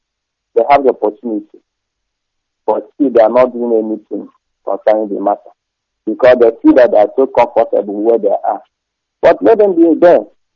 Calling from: Edo, Nigeria; I'm calling from the Biafra, Edo State, and Saleka government.

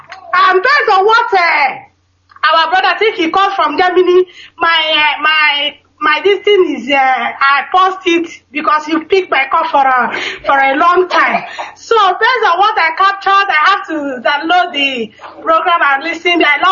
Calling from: Stockholm, Stockholm County, Sweden; I'm calling from Stockholm, Sweden.

